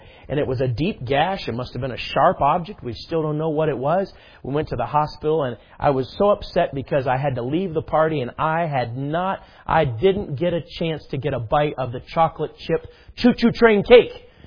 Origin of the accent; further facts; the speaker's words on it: Schererville, Indiana, United States; Kevin Lael was my first friend, and we grew up in Indiana, Schererville, Maryville, right on the border.